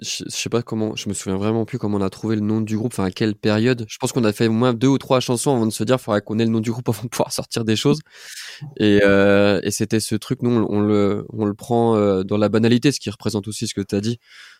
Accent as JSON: {"language": "French", "town": "Dijon", "region": "Bourgogne-Franche-Comté", "country": "France", "tie": "born or raised there", "said": "on est originaire de Dijon. J'étais à Dijon même. Et oui, en fait, déjà, ça m'a fait vraiment bizarre. À partir du moment où je suis passé de la campagne pour aller habiter à Dijon."}